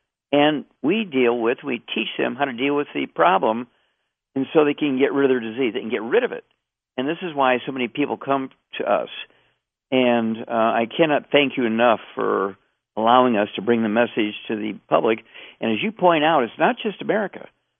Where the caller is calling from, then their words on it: Canada; Right now I'm calling you from Canada.